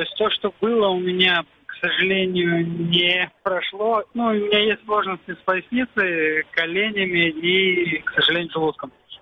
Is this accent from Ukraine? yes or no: yes; Crimea, Ukraine; Вот сейчас я еду домой. И как, в принципе, мы, крымские татары